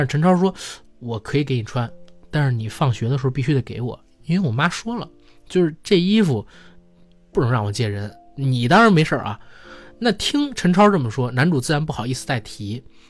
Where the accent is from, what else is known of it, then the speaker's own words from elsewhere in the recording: Beijing, China; 我们北京话叫切，就是切了钱